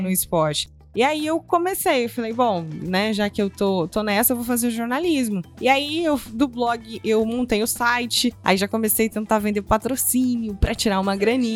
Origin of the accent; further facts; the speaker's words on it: Sinop, Mato Grosso, Brazil; now in Cuiabá, Brazil; Consegui ir para uma rádio de lá, de Sinop, né, onde eu sou. Eu nasci em Sinop.